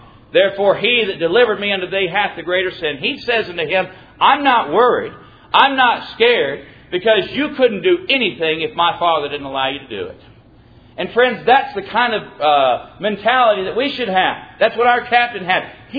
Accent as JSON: {"language": "English", "region": "Mississippi", "country": "United States", "tie": "born or raised there", "said": "So the church that I grew up in South Mississippi, we had a meeting that used to be like y'all's meeting here."}